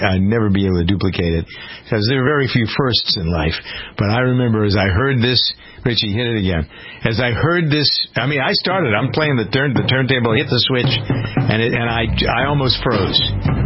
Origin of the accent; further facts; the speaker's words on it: New England, United States; accent: New England; I'd worked at the radio station to get rid of my New England accent.